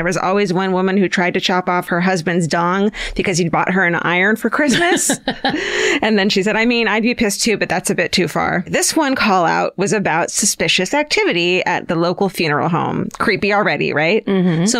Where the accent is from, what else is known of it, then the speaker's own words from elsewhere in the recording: Manchester, North West England, United Kingdom; I'm from Manchester in the UK, and my dad was a sergeant for Greater Manchester Police.